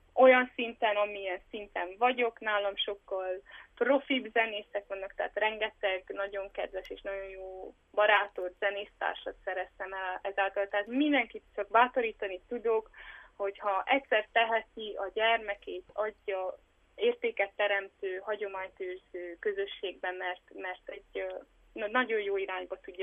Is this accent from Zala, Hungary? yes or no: yes; Botfa, Zala, Hungary; a szülőfalumban, Botfán, Zalaegerszeg város mellett található.